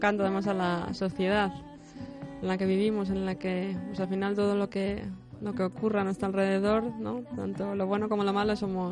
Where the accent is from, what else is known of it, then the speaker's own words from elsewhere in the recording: La Felguera, Asturias, Spain; Pues soy del centro de la Folguera, la cuenca minera.